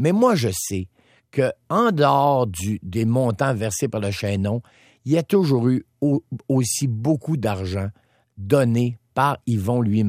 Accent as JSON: {"language": "French", "town": "Alma", "region": "Quebec", "country": "Canada", "tie": "born or raised there", "said": "On avait comme voisin, deuxième voisin chez nous à Alma, à l'époque, une dame"}